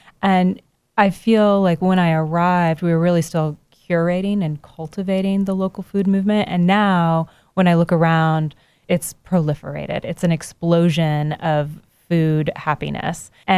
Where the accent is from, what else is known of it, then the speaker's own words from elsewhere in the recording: Kansas, United States; also born or lived in Los Angeles; now in Chattanooga, United States; Originally, I'm from Kansas, okay. though I transplanted here from Los Angeles.